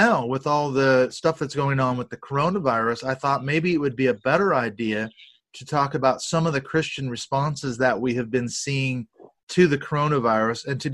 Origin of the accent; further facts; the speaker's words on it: Seattle, Washington, United States; I'm originally from Seattle, so we're scattered all over the world.